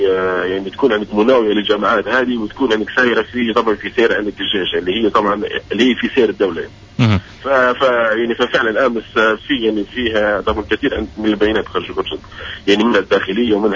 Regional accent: Libya; ككلنا كليبيين وكليبيين يعني ككل

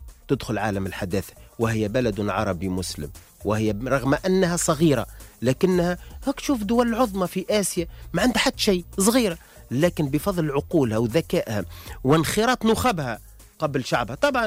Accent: Zarzis, Medenine, Tunisia; أنا واحد من أبناء الشعب أنا من الجنوب من جرجيس نروح على بلادي

